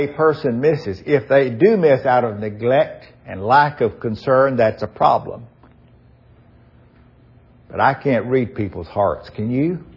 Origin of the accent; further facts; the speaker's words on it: Port Arthur, Texas, United States; I know where I grew up in Port Arthur, Texas, where there were refineries